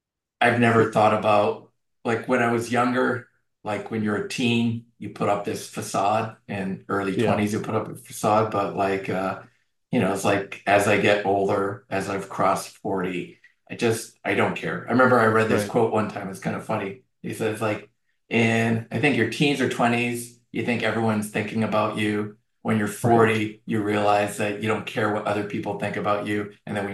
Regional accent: Canada; now in United States; I actually grew up in the middle of nowhere, Canada, and grew up on a farm. A lot of people don't think of me growing up on a farm.

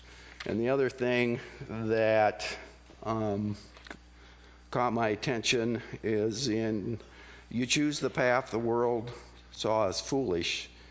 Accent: Iowa, United States; I grew up in Northwest Iowa. I grew up on a farm. Went to church twice on Sunday.

